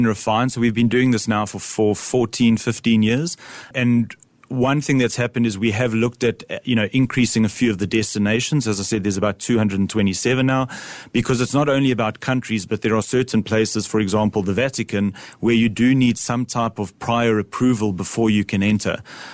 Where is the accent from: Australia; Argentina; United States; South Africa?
South Africa; I'm a South African